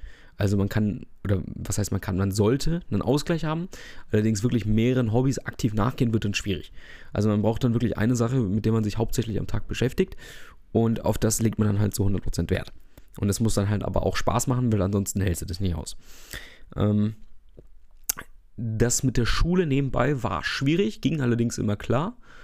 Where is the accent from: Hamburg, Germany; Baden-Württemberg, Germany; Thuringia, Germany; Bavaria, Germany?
Bavaria, Germany; Fürth; hier, wo ich herkomme, aus Fürth.